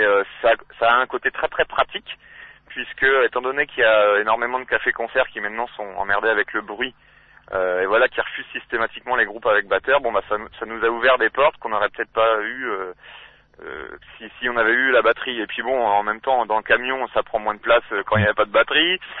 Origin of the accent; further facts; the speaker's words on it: Amiens, Hauts-de-France, France; Nous sommes d'Amiens. Ça se trouve dans la Picardie lointaine. Voilà, c'est la capitale de la Picardie, dans la Somme.